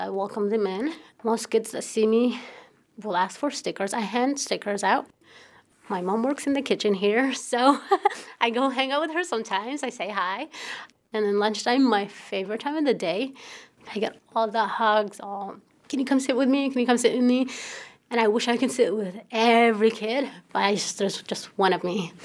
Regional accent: Baghdad, Baghdad Governorate, Iraq; I grew up in Baghdad, Iraq, and I'm like any other Iraqi.

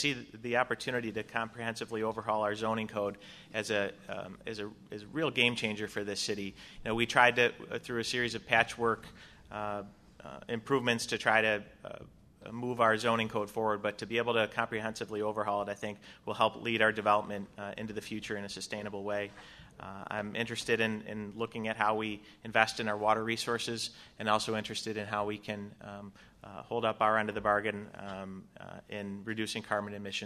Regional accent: Syracuse, New York, United States; I'm born and raised in Syracuse.

